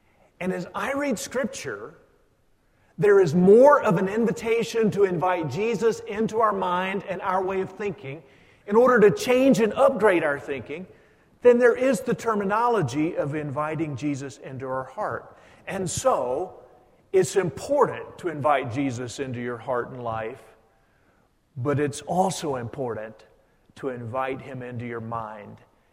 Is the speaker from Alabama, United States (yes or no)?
yes; Alabama, United States; The wonderful little Baptistal church where I was born and reared in Northeast Alabama